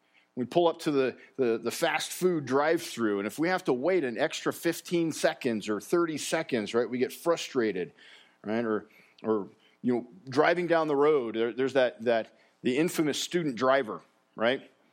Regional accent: Colorado, United States; I was born and raised in Colorado, and I've seen the roads here change dramatically over the last 40-some-odd years.

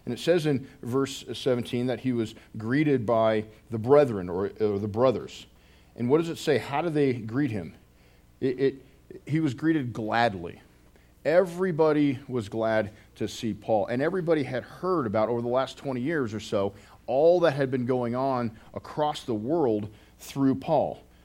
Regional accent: Colorado, United States; If you were born and raised in this area, I was born and raised in Colorado, right?

